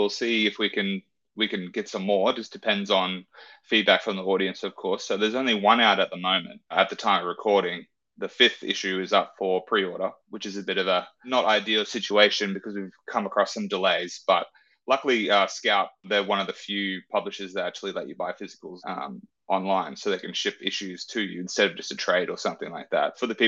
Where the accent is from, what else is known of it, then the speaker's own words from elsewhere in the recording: Australia; I'm a writer from Australia.